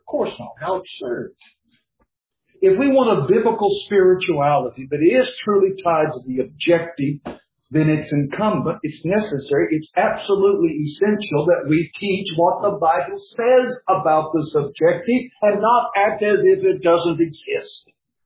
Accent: the Ozarks, United States; I grew up in the Ozarks, forgive me. But there we would say he was a spitting image of his Father.

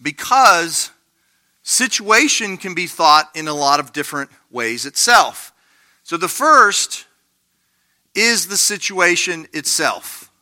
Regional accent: United States; I'm an American, so that fits well.

